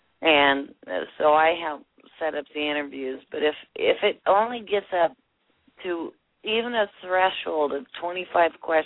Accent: East Coast, United States; I tend to talk too much. I'm from the East Coast. I'll talk until someone shuts me up.

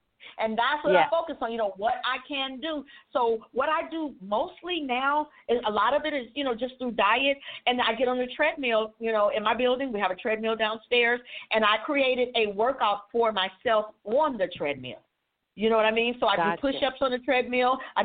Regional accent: California, United States; I grew up in Cali and a lot of that time in Northern California. And back then, Fresno was the raisin capital of the world.

